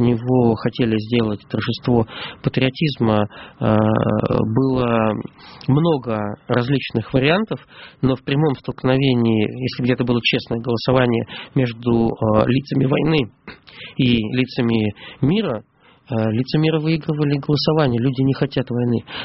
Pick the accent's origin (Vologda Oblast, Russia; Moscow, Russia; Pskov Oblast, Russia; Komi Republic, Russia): Pskov Oblast, Russia; Pskov; я родился и живу в Пскове.